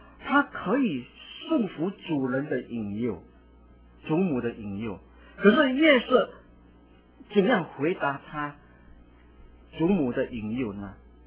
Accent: China; 照情照理来讲，以我们中国人来看，这个是最好最好的时候。

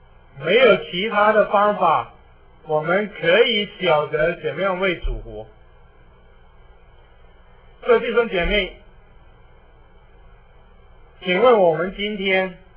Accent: China; 我们中国人可以得救，非洲人不可以得救。

